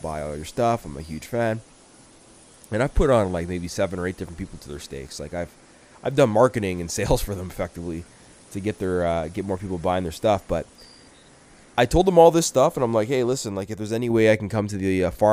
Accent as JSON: {"language": "English", "region": "Alberta", "country": "Canada", "said": "where are you from? I go, I'm from Canada. And people ask me, like, what about, you know, what do I like to do, what I am? I just end up listing off Alberta shit, right?"}